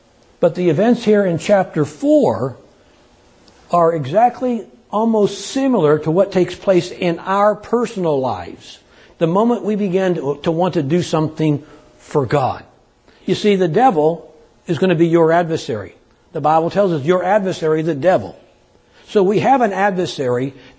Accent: Texas, United States; But we're from Texas, so we say y'all too, right?

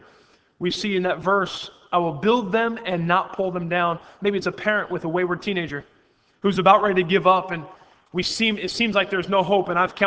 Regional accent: North Carolina, United States; And growing up in North Carolina, I see the beautiful pines and how they soar

